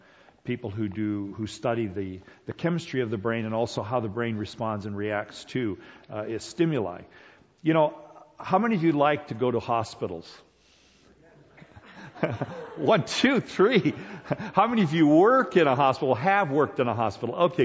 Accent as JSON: {"language": "English", "country": "South Korea", "tie": "born or raised there", "said": "But every year we had to have a booster shots, because I grew up in Korea."}